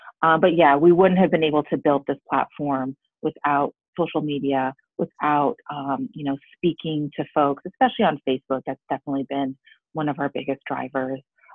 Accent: Detroit, Michigan, United States; And although, full disclosure, although I would never drive this brand, because again, I'm from Detroit, I drive, I got my little GMC, gotta support Detroit

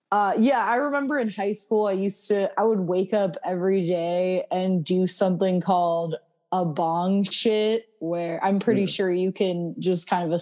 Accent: California, United States; my dad, I'm from Northern California, so my dad grows weed naturally.

